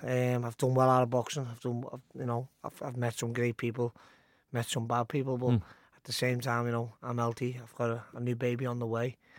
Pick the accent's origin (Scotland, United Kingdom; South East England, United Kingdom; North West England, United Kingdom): North West England, United Kingdom; Liverpool; I'm a Scouser fighting in London, getting this reception.